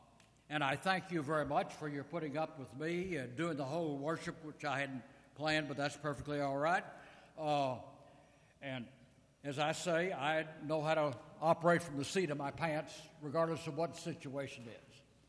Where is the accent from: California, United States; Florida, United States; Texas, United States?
Texas, United States; Beaumont; We'll see what happens with the new pastor at our church in Beaumont. I'm from Beaumont.